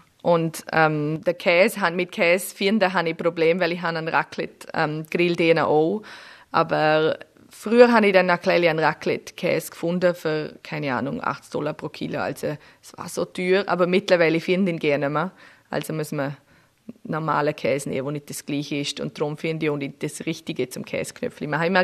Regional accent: Austria; Ich sage einfach, ich komme aus Europa, weil es einfacher ist, weil dann muss ich nicht, wenn manche Leute nicht wissen, was Österreich ist, dann muss ich nicht erklären.

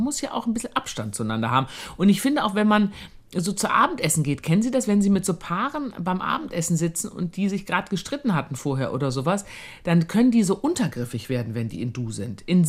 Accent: Rhineland, Germany; now in Austria; Ich glaube, dass ich manchmal direkter bin, womit ich auch anecken kann als Rheinländer.

